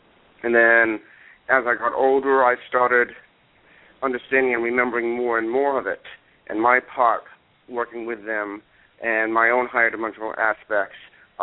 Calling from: New Hampshire, United States; I'm calling from New Hampshire.

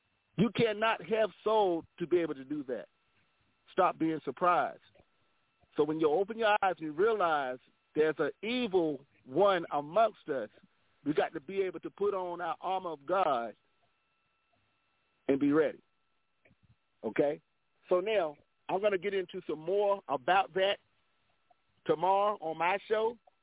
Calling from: Nashville, Tennessee, United States; How y'all doing tonight? I'm calling from Nashville.

